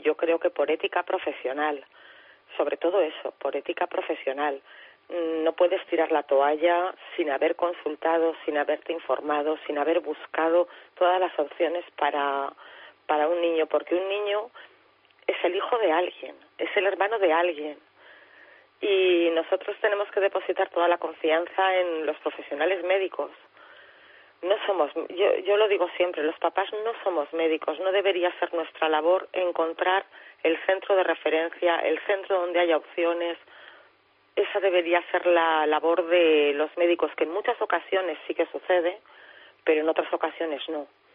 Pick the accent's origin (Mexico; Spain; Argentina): Spain; Huesca, Aragon; Curiosamente, somos de Huesca